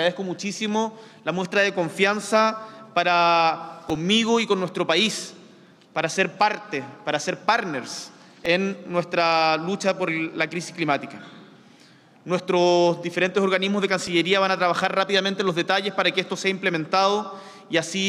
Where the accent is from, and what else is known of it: Chile